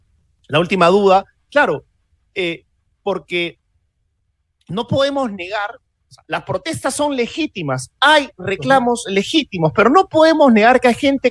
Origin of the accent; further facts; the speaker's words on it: Peru; tenemos derecho, como peruanos en general